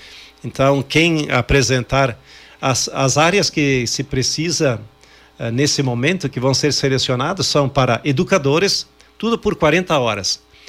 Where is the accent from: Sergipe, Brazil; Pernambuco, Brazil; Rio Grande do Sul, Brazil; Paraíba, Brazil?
Rio Grande do Sul, Brazil; Carlos Barbosa; E lá no interior de Carlos Barbosa, de onde eu sou